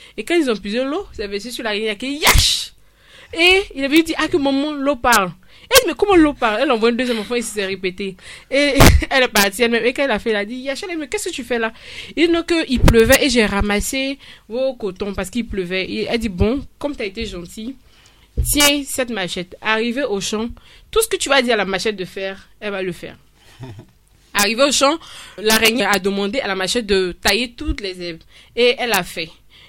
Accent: Niakara, Vallée du Bandama, Côte d’Ivoire; Moi, je suis née à Niakara et j'ai fait ma classe de CP1 et CP2 là-bas. Ça m'a permis de m'imprégner de ma culture et de connaître ma langue maternelle.

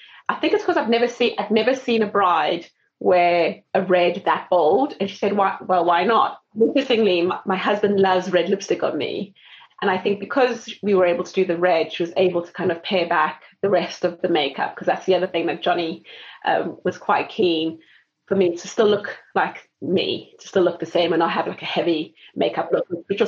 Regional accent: South Africa; So being South African, I'm from a tribe called the Xhosa tribe.

